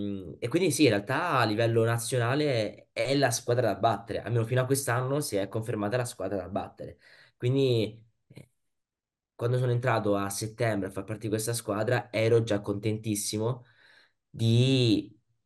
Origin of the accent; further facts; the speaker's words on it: Rome, Lazio, Italy; tutta la mia anche da parte di mio padre e mia madre veniamo da Roma, quindi io, ecco, sono sempre cresciuto a Roma.